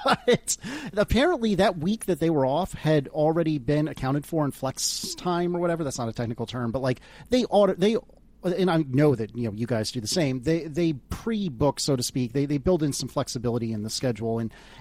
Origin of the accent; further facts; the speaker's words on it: United States; I mean, I don't because I'm an idiot and I'm an American